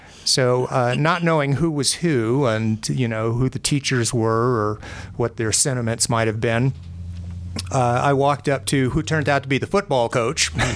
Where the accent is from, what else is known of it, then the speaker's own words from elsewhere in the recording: Los Angeles, California, United States; Yeah, I was just in the tail end of my high school. I grew up in Los Angeles.